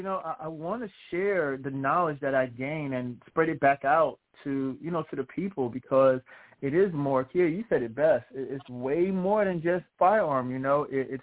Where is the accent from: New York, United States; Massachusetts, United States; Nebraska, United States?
New York, United States; Brooklyn; now in Virginia, United States; I'm a guy from Brooklyn, New York, moved here to Virginia